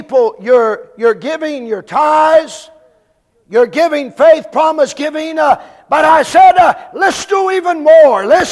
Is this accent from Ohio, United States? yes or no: no; Greenville, South Carolina, United States; I'm from Greenville, South Carolina. It builds great Christians.